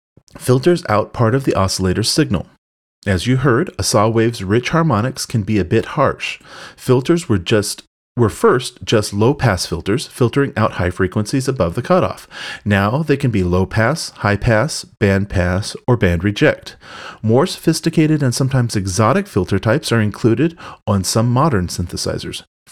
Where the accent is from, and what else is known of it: California, United States